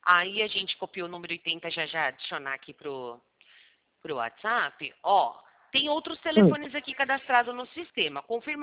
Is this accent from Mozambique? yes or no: no; Americana, São Paulo, Brazil; Eu sou da cidade de Americana, do lado de Campinas.